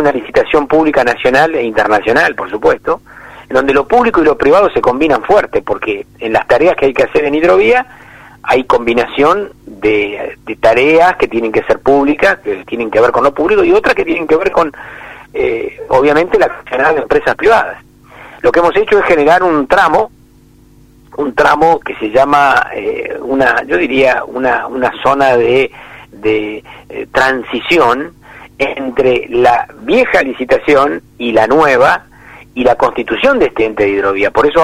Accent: Rosario, Santa Fe, Argentina; para nosotros que somos rosarinos, en verdad, y santafesinos, por supuesto

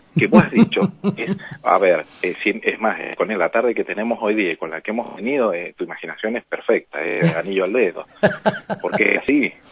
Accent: Mendoza, Argentina; Mendocino, sí, soy mendocino.

